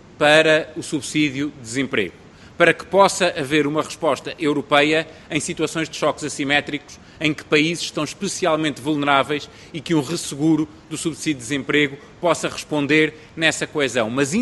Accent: Portugal

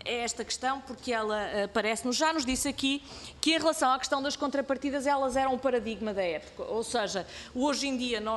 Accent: Portugal; Nossa, enquanto portugueses, sim.

